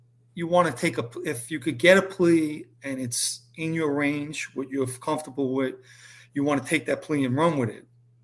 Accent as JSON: {"language": "English", "town": "Ozone Park", "region": "New York", "country": "United States", "tie": "born or raised there", "also_born_or_lived": "Howard Beach", "said": "I didn't. I grew up in Ozone Park and Howard Beach"}